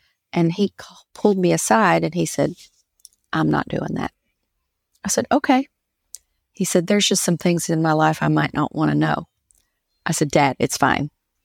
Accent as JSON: {"language": "English", "town": "Lexington", "region": "Kentucky", "country": "United States", "tie": "born or raised there", "also_born_or_lived": "Cincinnati", "lives_now": "Tennessee, United States", "said": "I live in Tennessee. I was born in Cincinnati, Ohio. My parents divorced when I was one. At 6 years old, we moved to Lexington, Kentucky."}